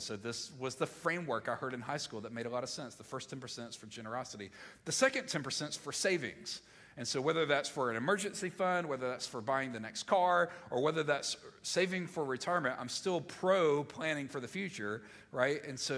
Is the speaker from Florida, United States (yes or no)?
no; Mississippi, United States; I'm from Mississippi. I need something simple.